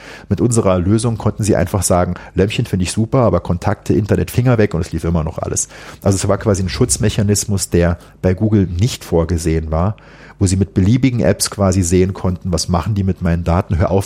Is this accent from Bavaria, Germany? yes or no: no; Saarland, Germany; Ich bin in der Tat da groß geworden.